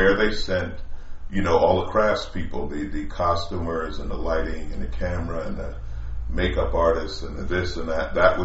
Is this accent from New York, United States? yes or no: yes; New York, United States; I was from New York.